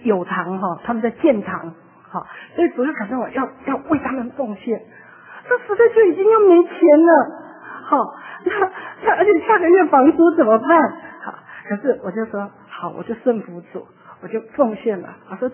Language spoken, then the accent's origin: Chinese; Taiwan; now in Los Angeles, United States; 那我从台湾来我只带了几千块